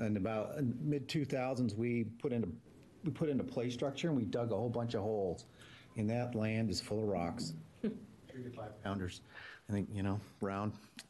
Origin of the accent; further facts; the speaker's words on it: Kings Valley, Oregon, United States; I'm from Kings Valley, Oregon.